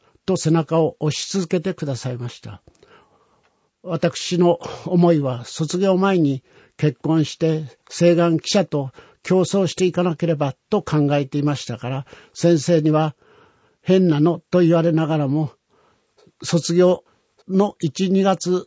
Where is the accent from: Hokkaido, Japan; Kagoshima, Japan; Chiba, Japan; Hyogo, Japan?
Hokkaido, Japan; どさんこ同士というせいか、長時間お話ができました。